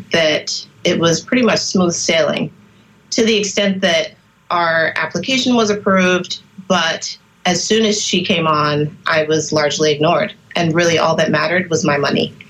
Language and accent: English; Brooklyn, New York, United States; now in Philadelphia, United States; I started my home ownership journey in 2016, soon after I moved to Philadelphia from Brooklyn, where I was born and raised.